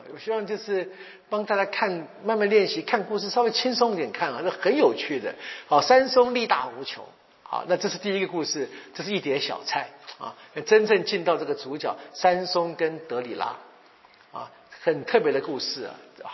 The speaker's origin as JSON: {"language": "Chinese", "country": "China", "said": "我们其实中国人取名字本来也有些意义的嘛"}